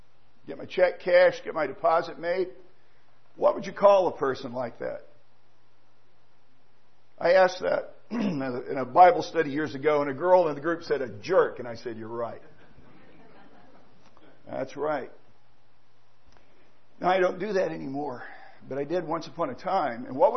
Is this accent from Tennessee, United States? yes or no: yes; Tennessee, United States; born there; I was born in Tennessee. Not insulting my state.